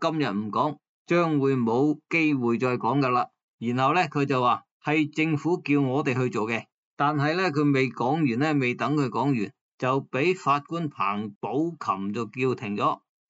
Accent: Hong Kong

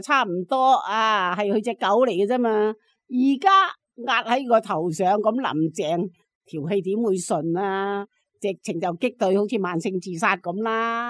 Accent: Hong Kong; 如果真系能够还我哋香港人自由咧，我谂大把人翻翻去香港啦。

